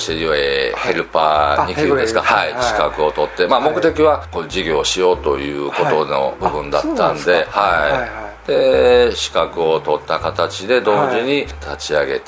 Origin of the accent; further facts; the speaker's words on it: Sakai, Osaka, Japan; 母親と姉がこちらが地元もともと地元が堺なんで、はいはい、じゃあちょっと戻るわということ で、はい、で戻るに際して失業をする形で堺に戻ってきて